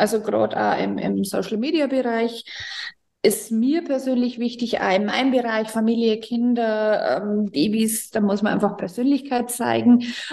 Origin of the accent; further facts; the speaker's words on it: Regensburg, Bavaria, Germany; ich bin aus Regensburg